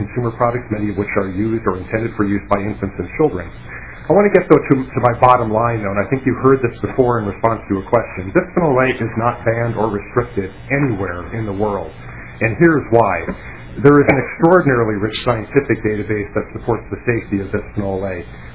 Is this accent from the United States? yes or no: yes; Minnesota, United States; Although I don't live in the state now, my roots are here. I was born and raised in Minnesota, and am also a graduate of the University of Minnesota.